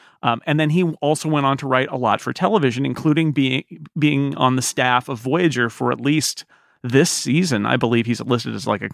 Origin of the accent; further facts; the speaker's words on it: Sonora, California, United States; who lived for a time in my hometown of Sonora, California.